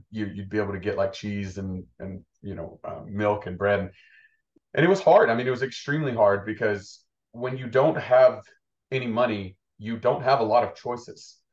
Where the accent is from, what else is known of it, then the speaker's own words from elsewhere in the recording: Tennessee, United States; I was the youngest of five and I grew up in East Tennessee, and my mom and dad, they worked really hard.